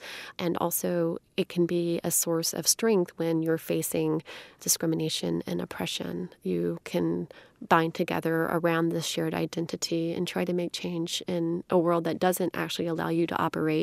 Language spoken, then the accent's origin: English; Memphis, Tennessee, United States; So as I said, I'm from Memphis, Tennessee, and that's where the National Civil Rights Museum is located.